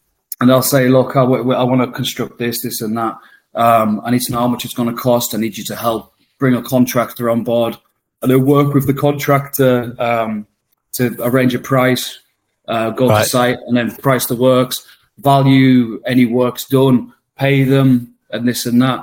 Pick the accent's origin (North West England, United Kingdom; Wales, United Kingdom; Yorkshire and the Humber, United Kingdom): North West England, United Kingdom; now in London, United Kingdom; It's like, the North's my home. I am a Northerner, but I couldn't go back. To be honest, when I go back to Blackpool, even when I go back to Carlisle, they remind me of mini Londons these days